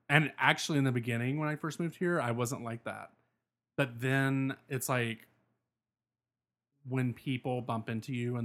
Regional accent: Virginia, United States; She grew up like where I grew up in Virginia.

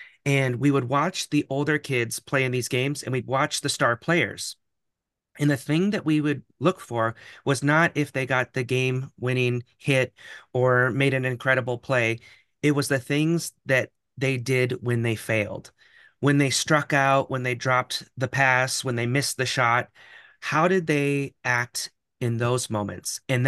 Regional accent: Alaska, United States; And I knew a lot of these kids' parents and older brothers and sisters, being from a small town in Alaska.

